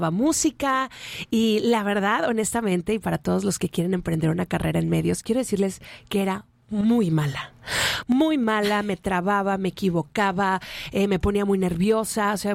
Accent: Mazatlán, Sinaloa, Mexico; moved away as an adult; now in Monterrey, Mexico; ya tenía como un mini espacio en la radio en Mazatlán, porque soy de Mazatlán, Sinaloa

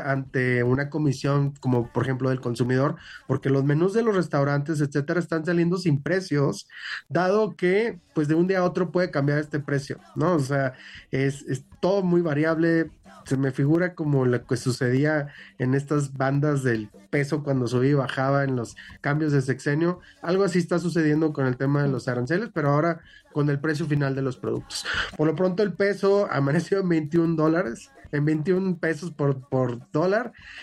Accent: Mexico; es como la parte más segura que tenemos para invertir como mexicanos

